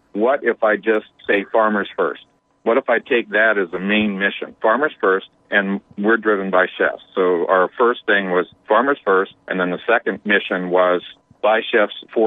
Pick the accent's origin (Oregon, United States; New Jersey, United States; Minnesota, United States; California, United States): California, United States; I'm from California.